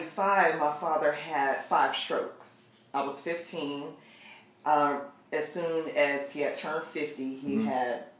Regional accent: Durham, North Carolina, United States; now in Raleigh, United States; I am from Durham, North Carolina, presently reside in Raleigh.

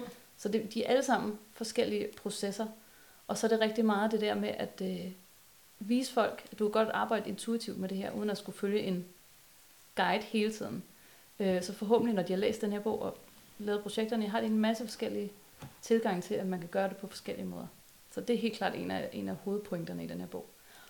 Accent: Sorø, Zealand, Denmark; i Danmark, det er sgu ligesom hjemme i Sorø. Alle kender hinanden.

